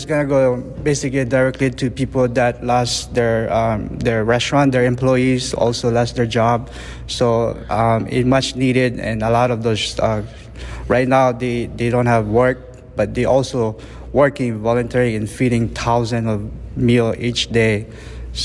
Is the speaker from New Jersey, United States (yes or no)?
no; Hawaii, United States; You know, being growing up in Hawaii, we eat a lot of fish